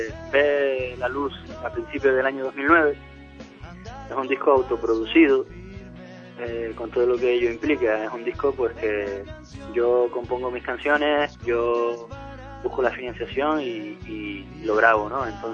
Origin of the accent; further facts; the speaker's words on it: Canary Islands, Spain; now in Leganés, Spain; También voy a tocar con bastante frecuencia a Canarias, que es mi tierra, ¿no? Yo soy canario, aunque estoy viviendo en Leganés ya desde hace un tiempo